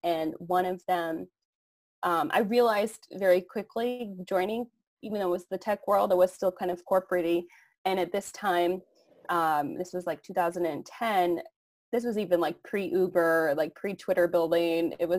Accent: New England, United States; But I am from New England originally, outside of Boston. Went to school in Baltimore.

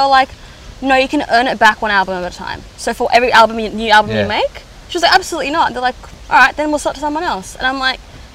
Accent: Mount Druitt, New South Wales, Australia; because I'm from Mount Druitt as well.

